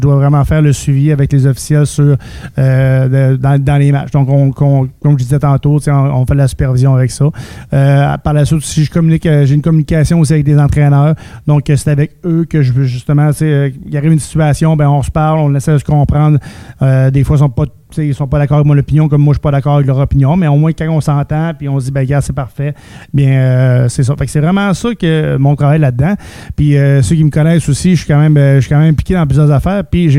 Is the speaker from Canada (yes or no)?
yes; Saint-Jean-Port-Joli, Quebec, Canada; Moi, je suis pas un gars de la région de Saguenay-Lac-Saint-Jean. Là, je viens de Saint-Jean-Port-Joli, là, dans Chaudière-Appalaches. J'ai fait 3 ans là. Puis après ça, quand j'ai décidé voir monter des échelons, ben, je suis déménagé dans la région de Québec